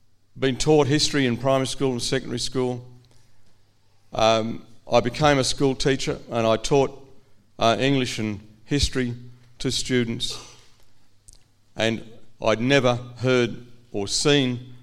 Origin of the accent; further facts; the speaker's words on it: Australia; that story had been withheld from me as an Australian. Not just as an Aboriginal person, but as an Australian.